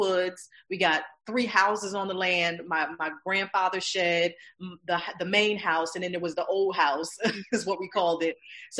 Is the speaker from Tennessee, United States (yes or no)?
no; Connecticut, United States; also born or lived in South Carolina; this was around the same time that we just moved back to Connecticut. So third grade was where I started back into elementary school in Connecticut. But prior to that, I had grew up in the S